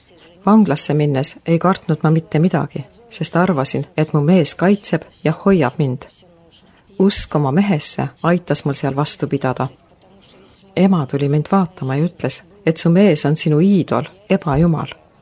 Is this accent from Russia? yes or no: yes; Leningrad Oblast, Russia; moved away as an adult; Sündisin Leningradi oblastis Eesti piiri lähedal ja elasin seal kuni 30. eluaastani. Sündisin lihtsas töölisperes, kus jumalasse ei usutud.